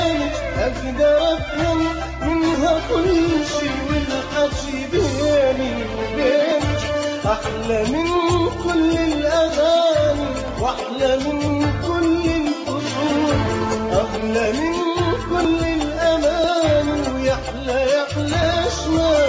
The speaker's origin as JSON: {"language": "Arabic", "country": "Iraq", "said": "يعني اني اقول يعني قبل مني لاقدامهم كعراقيين وكلاعبين"}